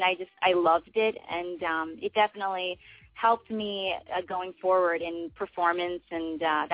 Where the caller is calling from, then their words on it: New York, United States; I'm calling from New York. That's where I'm based.